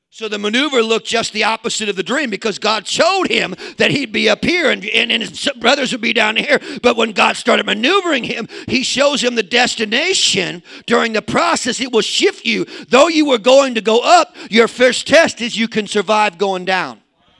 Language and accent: English; St. Louis, Missouri, United States; I'm from St. Louis, baby. I ain't scared of you because you formed a gang. I was raised around gang members.